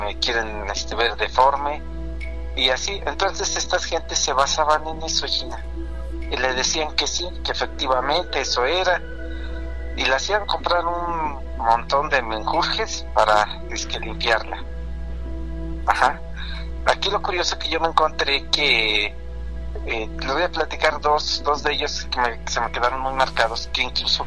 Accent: Real del Monte, Hidalgo, Mexico; now in Pachuca, Mexico; Yo soy originario de Real del Monte, pero los escucho aquí en Pachuca.

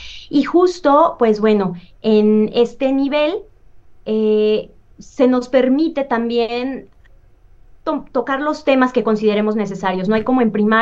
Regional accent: Michoacán, Mexico; Yo soy originaria allá de Michoacán, entonces pues no me tuve que mover tantísimo, y justo laboro en el municipio del que tuve la fortuna de nacer

